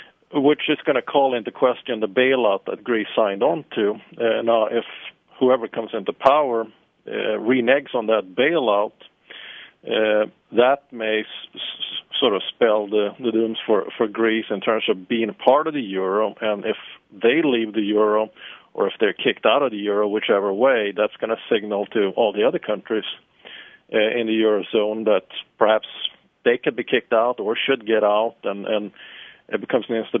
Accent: Sweden; I'm from Sweden as well

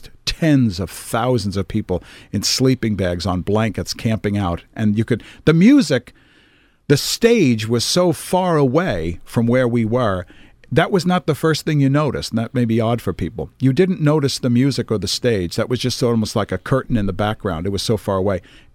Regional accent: New York City, New York, United States; New York City. I'm from New York City. At the time we were living, we had just moved out to Long Island.

